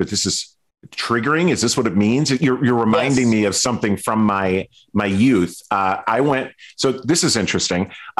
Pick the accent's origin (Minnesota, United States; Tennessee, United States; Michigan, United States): Minnesota, United States; Stillwater; the youth group was throwing a big party at a place called The Barn in my hometown of Stillwater, Minnesota.